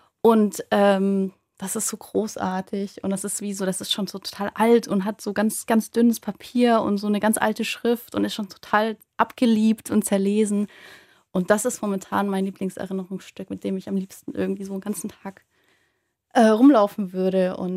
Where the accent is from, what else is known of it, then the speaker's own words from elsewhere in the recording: Hamburg, Germany; also wir kommen ja aus Hamburg